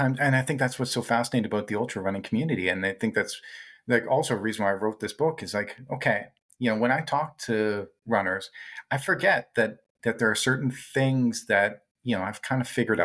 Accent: Canada; My home was warm to 19 degrees. I'm a Canadian.

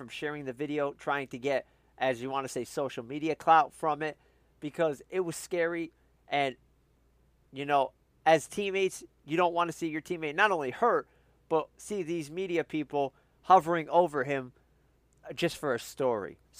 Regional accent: New Jersey, United States; and I'm from New Jersey, you guys know that. I say it every show. I'm proud of where I'm from.

